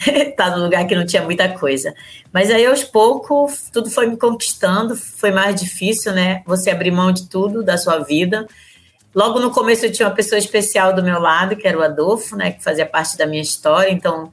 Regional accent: Pará, Brazil; No começo eu vim lá do interior do Pará, né

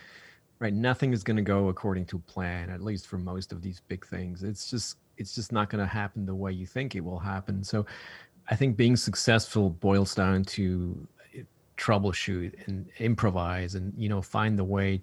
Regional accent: Switzerland; Yeah, I grew up in Switzerland, so right in the Swiss Alps in the middle.

